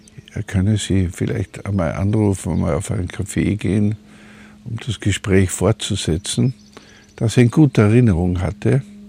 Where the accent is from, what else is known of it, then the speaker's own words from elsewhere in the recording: Graz, Styria, Austria; Der hat Bilder ausgestellt in Graz, in meiner Heimatstadt.